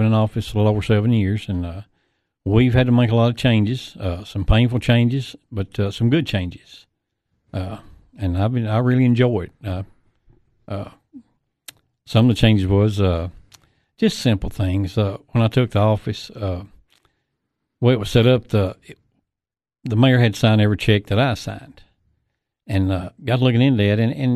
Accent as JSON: {"language": "English", "region": "Tennessee", "country": "United States", "tie": "born or raised there", "said": "I was born in DeKalb County. Lived in DeKalb County until I got married."}